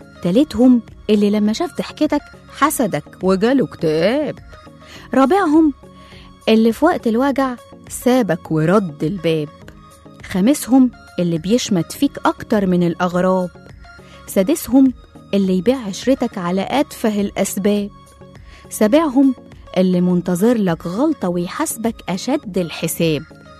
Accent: Egypt; ده زي كده اللي يسيب التجمع ويروح 6 أكتوبر عندنا في مصر ويقولك أنا اتغربت

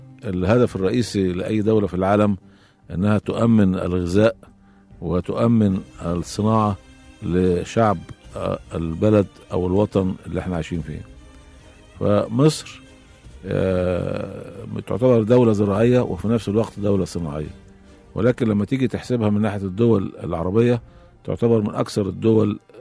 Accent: Diyarb Negm, Sharqia Governorate, Egypt; born there; من مواليد مركز ديار بني نجم محافظة الشرقية.

